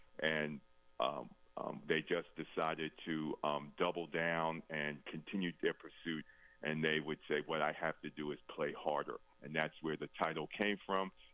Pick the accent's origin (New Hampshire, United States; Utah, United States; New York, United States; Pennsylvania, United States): Pennsylvania, United States; Philadelphia; I grew up in Philadelphia. I followed the Philadelphia Phillies